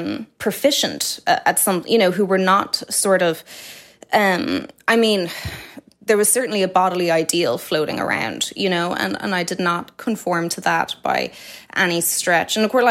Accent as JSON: {"language": "English", "town": "Dublin", "region": "Leinster", "country": "Ireland", "tie": "born or raised there", "said": "But yeah, I grew up in Sandymount, very blessed childhood, very, very beautiful childhood."}